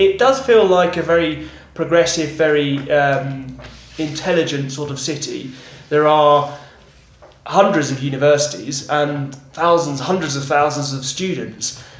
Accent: England, United Kingdom; when I grew up in England

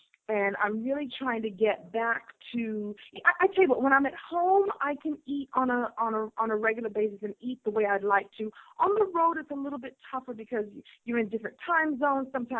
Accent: Brooklyn, New York, United States; I grew up in Flatbush, honey. Flatbush. I started actually in Crown Heights, Bedford and Maple. And then I moved to Lenox and Flatbush.

